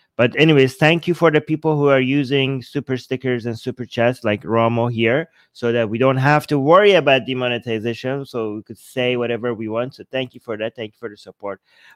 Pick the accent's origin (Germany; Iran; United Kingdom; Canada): Iran; English is a second language; And again, English is my second language. I was raised, born and raised in Iran.